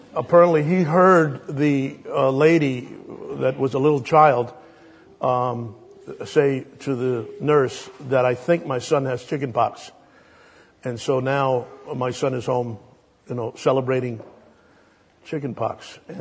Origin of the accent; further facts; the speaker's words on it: New York City, New York, United States; I'm from New York City.